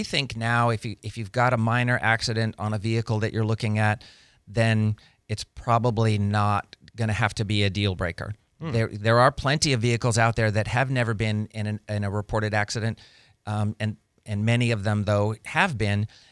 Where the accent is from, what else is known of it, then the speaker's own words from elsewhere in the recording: Pensacola, Florida, United States; We grew up here in Pensacola. We all have family here in Pensacola. Our kids went to school here and played sports.